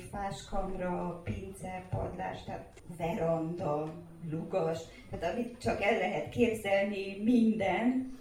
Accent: Cluj-Napoca, Cluj County, Romania; én a Monostoron nőttem fel a 70-es évek második felében

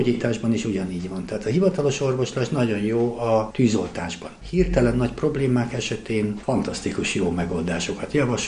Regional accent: Budapest, Hungary; born there; és én már Budapesten születtem. De visszajártunk gyerekkoromtól fogva Erdélybe

